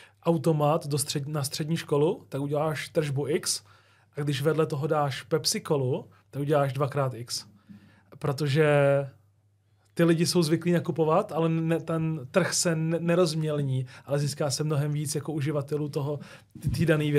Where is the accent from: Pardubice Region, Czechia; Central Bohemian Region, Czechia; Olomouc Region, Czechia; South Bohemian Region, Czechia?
South Bohemian Region, Czechia; České Budějovice; born there; Jsem Čech. Narodil jsem se v Budějcích, takže...